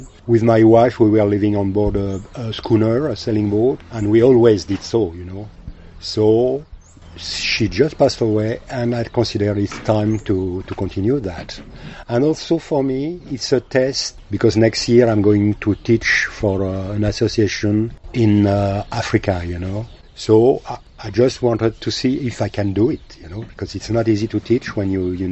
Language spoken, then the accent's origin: English; France; moved away; also born or lived in Southeast Asia; and I'm from France. But I'm not living in France.